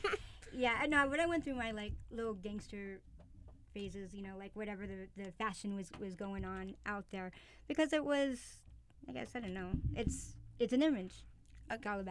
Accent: San Jose, California, United States; Well, I know Sway from the KML days, from the Wake Up Show, because I'm from San Jose, you know, and they were doing the show in, you know, San Francisco.

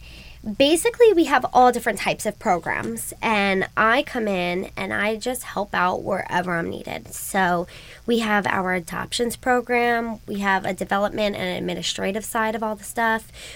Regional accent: Florida, United States; now in California, United States; No, I'm from Florida.

